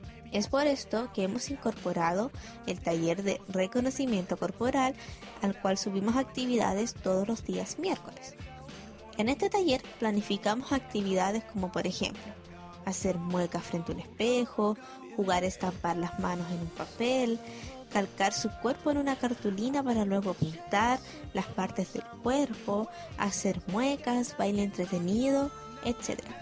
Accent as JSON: {"language": "Spanish", "town": "La Serena", "region": "Coquimbo", "country": "Chile", "tie": "born or raised there", "said": "En estos momentos me encuentro en La Serena, que es mi ciudad natal"}